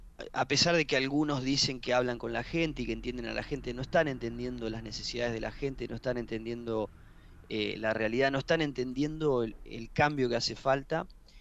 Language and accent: Spanish; Mercedes, Buenos Aires Province, Argentina; now in Esperanza, Argentina; Yo tengo la suerte de haber vivido en ciudades pequeñas, en Mercedes, en provincias de Buenos Aires durante toda mi infancia, después ahora en Esperanza, en Santa Fe